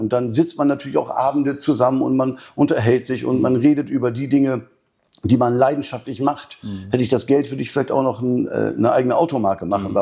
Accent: Germany; Aber dann haben wir gesagt, okay, ich bin Deutscher.

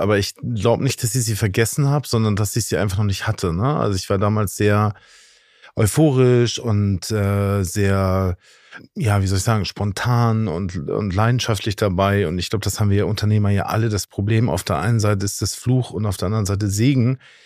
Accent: Hamburg, Germany; Ich bin ja hier aufgewachsen, ich bin ja Hamburger. Mir hat das eigentlich so gefehlt, in Hamburg zu sein.

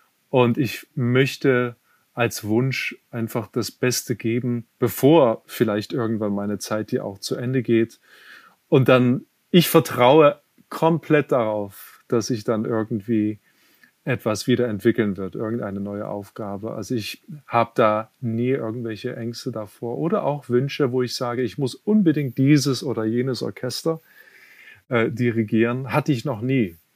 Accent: Leipzig, Saxony, Germany; now in United States; meiner Heimatstadt in Leipzig

